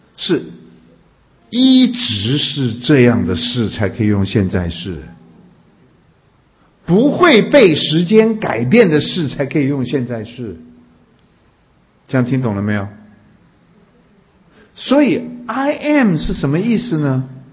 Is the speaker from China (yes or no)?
yes; China; 哎呦，我跟你讲，对我们中国人来讲，这个名字简直就是乱七八糟，一点意义都没有